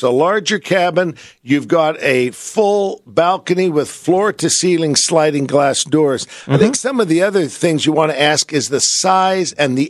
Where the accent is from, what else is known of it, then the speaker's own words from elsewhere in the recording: San Francisco, California, United States; Well, you know, San Francisco is my hometown, and love going there.